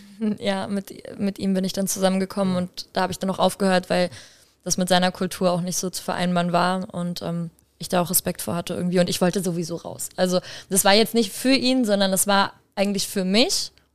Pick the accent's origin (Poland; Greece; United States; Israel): Greece; now in Germany; Ich bin sehr einfach in Griechenland groß geworden, also sehr, sehr einfach. Bei uns gab es nicht mal eine Waschmaschine oder sonstiges